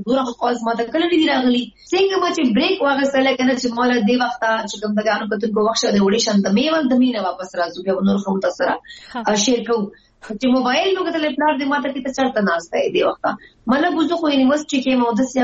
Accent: Lakki Marwat, Khyber Pakhtunkhwa, Pakistan; زه لکی مروت نه ما، او چې کوم ما فیملی دا غټوله ټاون کې سیټل ده، مطلب زه تعلق چکم ده ما بیسیکلی جنوبی اضلاع سایډ نه ده.

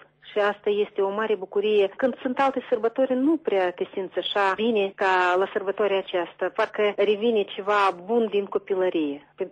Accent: Cornești, Ungheni District, Moldova; Țin minte, când eram mică, noi trăiam în satul Cornești. Mama era învățătoare în sat

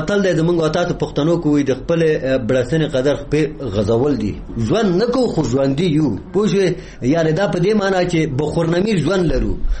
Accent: Jalalabad, Nangarhar, Afghanistan; زه د جلال آباد اوسېدونکی یم.

